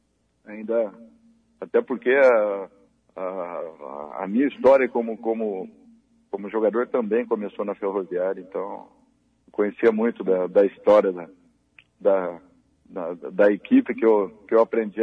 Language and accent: Portuguese; Araraquara, São Paulo, Brazil; now in Florianópolis, Brazil; Eu sou de Araraquara, tô em Florianópolis já tem 16 anos já.